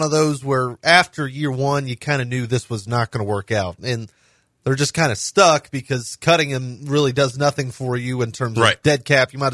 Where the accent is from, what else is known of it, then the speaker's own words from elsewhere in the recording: Nashville, Tennessee, United States; But it is cool to say, I'm from Nashville, everybody. Not everybody can say that.